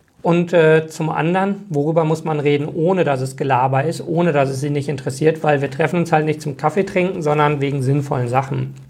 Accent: Bochum, North Rhine-Westphalia, Germany; das ist größer als meine Heimatstadt Bochum.

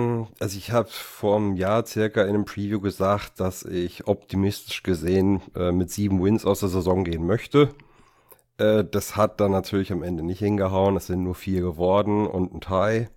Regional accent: Aschaffenburg, Bavaria, Germany

